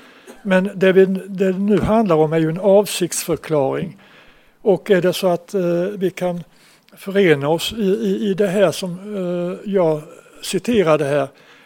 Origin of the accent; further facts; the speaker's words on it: Bromölla, Skåne, Sweden; vi senare kommer att vara stolta över att få säga att vi kommer från Bromölla